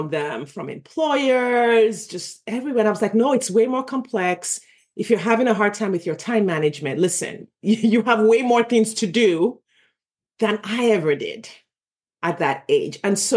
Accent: Nigeria; now in United States; I grew up in Nigeria

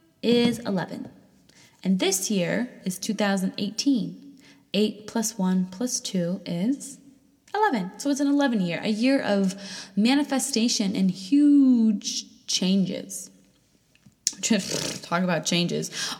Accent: New Hampshire, United States; And I said, okay, well, I'm not from New Hampshire anymore, so I don't even know where to begin.

